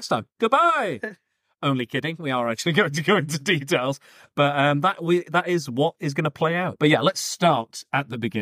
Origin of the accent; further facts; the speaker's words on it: Blackpool, North West England, United Kingdom; I can say Blackpool people are scum because I'm from Blackpool.